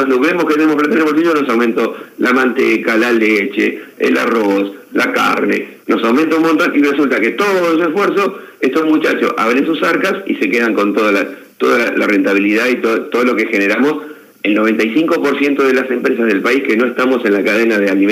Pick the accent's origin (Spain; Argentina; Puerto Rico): Argentina; qué rápido que somos los argentinos para ver el mal enseguida